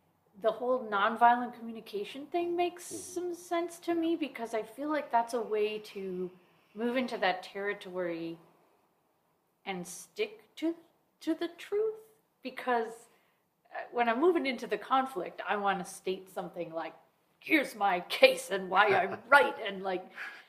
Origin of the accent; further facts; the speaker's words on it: Midwest, United States; I know that for myself, I grew up in the Midwest, and who knows if is it my culture, is it my personality, whatever.